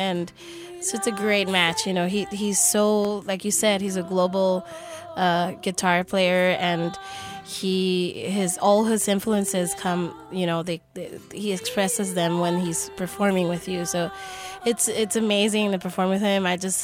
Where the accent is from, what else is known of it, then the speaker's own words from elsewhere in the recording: San Juan, Puerto Rico; now in New York, United States; I was raised in San Juan, Puerto Rico, and I've been in New York for about 18 years, and I've been doing music since I've been there